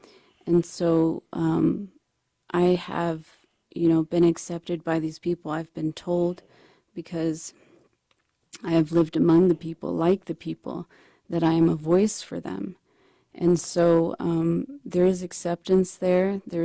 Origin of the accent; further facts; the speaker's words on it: Colorado, United States; because I grew up in Colorado in white schools.